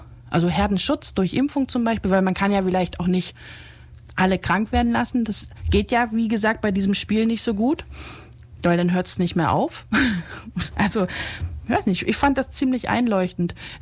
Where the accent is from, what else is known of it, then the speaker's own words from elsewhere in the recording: East Germany, Germany; born there; ich bin in der DDR geboren und habe da tatsächlich noch in der Reihe im Kindergarten gestanden und wurde geimpft.